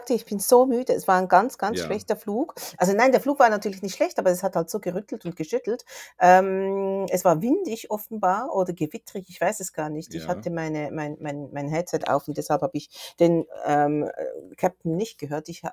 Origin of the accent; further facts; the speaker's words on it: South Korea; bei uns ist wahnsinnig, also bei uns in Korea, Entschuldigung, ist es, also es war 25 Grad, hohe Luftfeuchtigkeit.